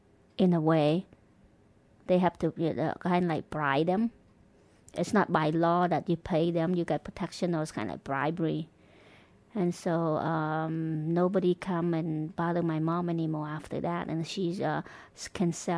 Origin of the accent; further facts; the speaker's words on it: Battambang, Cambodia; also born or lived in Phnom Penh; I was born in Phnom Penh, and then we moved. I was born there, and I lived there for like a few months. And then we moved to Battambang, and we lived there a couple years.